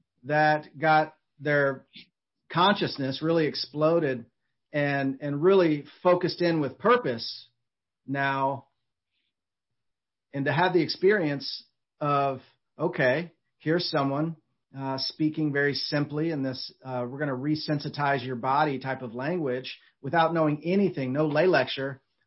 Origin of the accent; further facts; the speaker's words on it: Marietta, Georgia, United States; I was working in a coffee house in Marietta, Georgia, where my hometown.